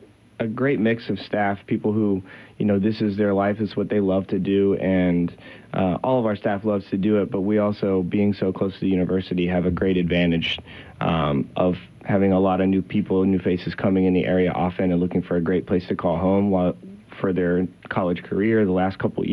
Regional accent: Columbus, Ohio, United States; moved away as an adult; I'm from Columbus, Ohio originally. Mm-hmm. I moved out of there in 2006, and I moved to Nashville for 10 years.

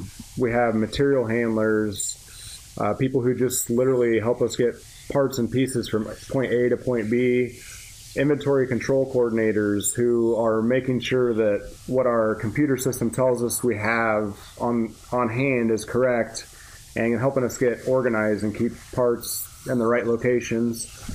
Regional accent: Knoxville, Tennessee, United States; Yep, grew up about just 12 miles south of Knoxville, just west of Columbia.

